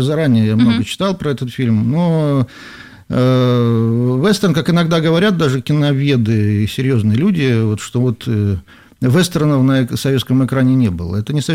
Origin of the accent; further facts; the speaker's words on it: Leningrad Oblast, Russia; я из Ленобласти, из поселка в Ленобласти, поехал на электричке в Ленинград